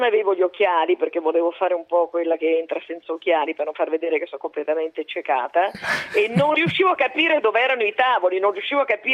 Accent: Venice, Veneto, Italy; Io amo la mia città, sono veneziana, che se sto lontana da tanti anni

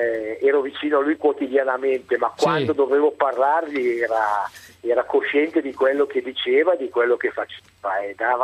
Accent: Lecco, Lombardy, Italy; Non lo so come si dice a Roma, io sono di Lecco.

